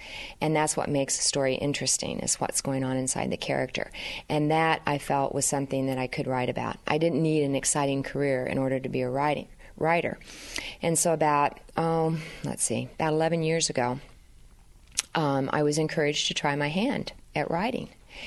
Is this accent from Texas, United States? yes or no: no; Stewart, Iowa, United States; I am from Stewart, Iowa. I am proud to say that I was born and raised in Iowa, and I've lived in Iowa all my life.